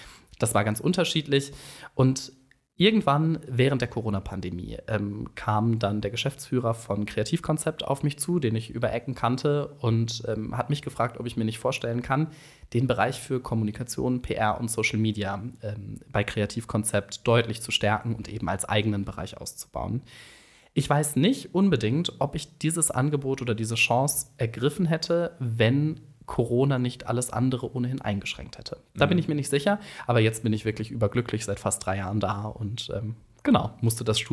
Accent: Ennepetal, North Rhine-Westphalia, Germany; now in Bonn, Germany; aufgewachsen bin ich in Ennepetal. Das ist eine kleine Stadt zwischen Wuppertal und Hagen. Mhm. Ich weiß gar nicht, wie viele Einwohner die inzwischen hat. 25.000 vielleicht. Und bin dann nach meinem Abitur 2018 ins schöne Bonn gezogen und fühle mich jetzt doch sehr wohl hier.

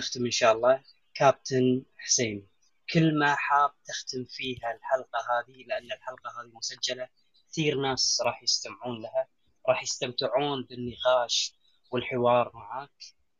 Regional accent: Kuwait; accent: Kuwaiti; كنت أتكلم اللهجة العامية الكويتية، يعني احنا مثل ما نقول الغلجة الصعبة

